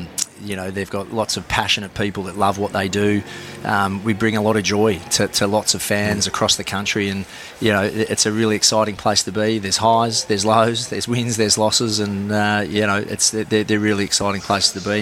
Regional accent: Geelong, Victoria, Australia; Obviously, after growing up in Geelong, I've got a finance background

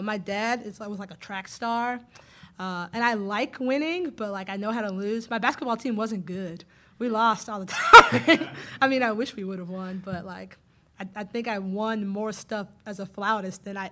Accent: the South, United States; My family, I'm from the South, and like that's how you...

